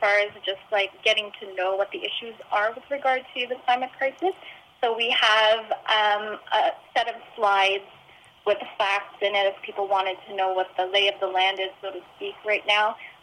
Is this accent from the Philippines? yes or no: yes; Philippines; born there; I was born in the Philippines, and I had learned very early on that, you know, my country was rich in resources